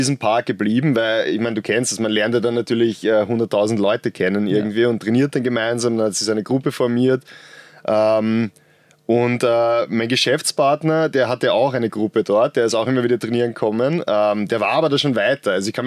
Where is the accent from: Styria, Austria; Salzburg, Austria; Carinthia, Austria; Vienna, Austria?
Vienna, Austria; Genau, bin aus Wien, ja, geboren und noch immer.